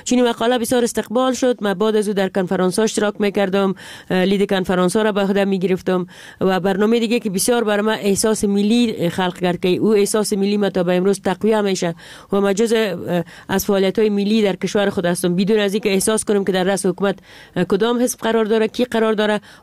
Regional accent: Jowzjan, Afghanistan; ما در یکی از ولایت دوردست افغانستان که ولایت جوزجان بود و اخ پدرم مامور دولت بود به اونجا بسر میبردیم

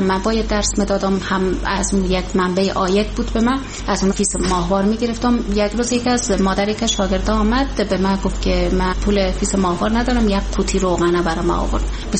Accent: Afghanistan; به عنوان یک افغان

